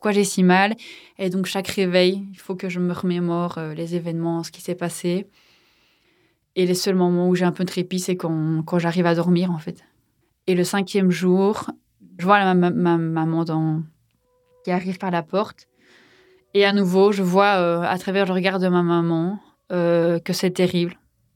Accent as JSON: {"language": "French", "country": "Belgium", "said": "je vais m'en sortir parce que je suis belge"}